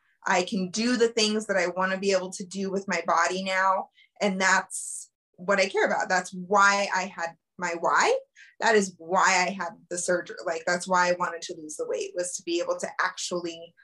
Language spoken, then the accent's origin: English; Colorado, United States; I born and raised in Colorado, lived here my whole life, always struggled with my weight.